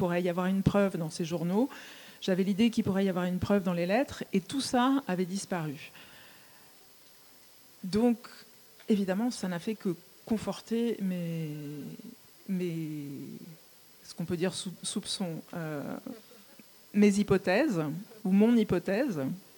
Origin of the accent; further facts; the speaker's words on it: Paris, Île-de-France, France; born there; je suis née à Paris quand ma mère avait 37 ans